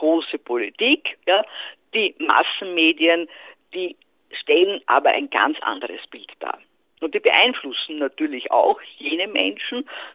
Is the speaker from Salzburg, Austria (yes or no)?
no; Burgenland, Austria; wenn ich jetzt an mein Heimatbundesland Burgenland denke